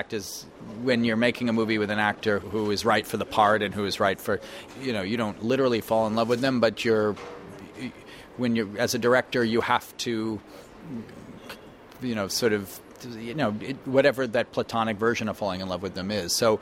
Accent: Brooklyn, New York, United States; the way she describes Sacramento reminds me of the way I felt growing up in Brooklyn

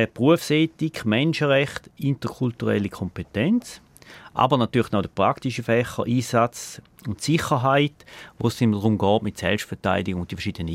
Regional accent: Appenzell Ausserrhoden, Switzerland; Da kann ich jetzt für Appenzell Ausserrhoden reden, wo ich herkomme

